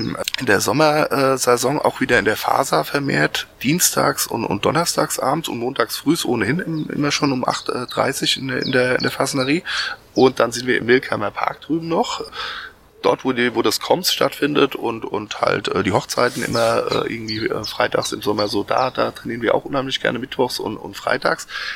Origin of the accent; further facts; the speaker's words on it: Aschaffenburg, Bavaria, Germany; ich komme aus Leider und das ist auch so ein bisschen mein Wohnzimmer, der Schönbusch.